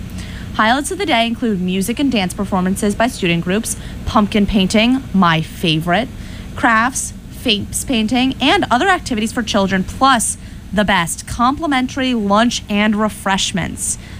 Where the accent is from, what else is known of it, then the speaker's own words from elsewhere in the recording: Dobbs Ferry, New York, United States; I'm from Dobbs Ferry, New York. And we have a day where we shut down the entire street in our 1 square mile town.